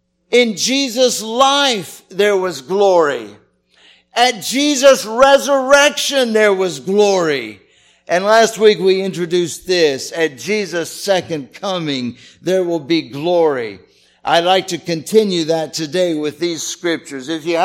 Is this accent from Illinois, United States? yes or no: no; St. Petersburg, Florida, United States; in the church that I grew up in St. Petersburg, Florida, we sang that every Sunday.